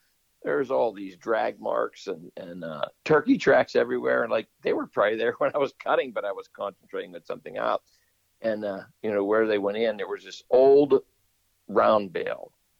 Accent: Pennsylvania, United States; I mean, I am a hick from Western PA, but I just never drove a tractor.

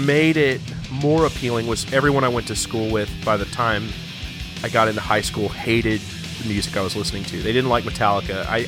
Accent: Texas, United States; well, you know, when I was growing up in Texas

